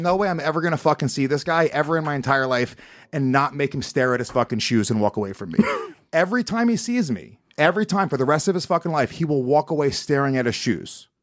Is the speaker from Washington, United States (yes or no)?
no; Haverstraw, New York, United States; I grew up in Haverstraw, New York, which was all fucking poor Dominican and Puerto Rican kids.